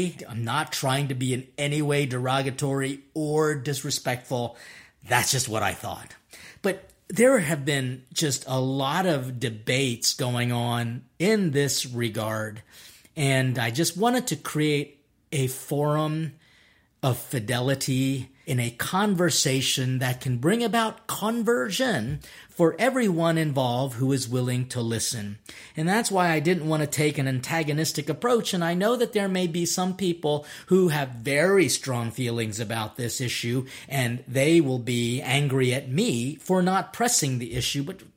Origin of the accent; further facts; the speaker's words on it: Philippines; And so, I'm a Filipino priest.